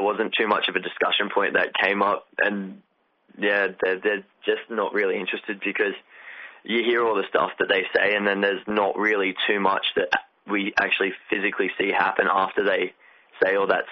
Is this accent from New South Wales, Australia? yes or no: yes; Singleton, New South Wales, Australia; Like I come from Singleton